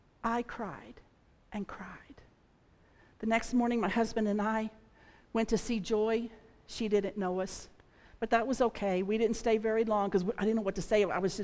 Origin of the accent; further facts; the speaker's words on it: Kentucky, United States; I'm from Kentucky.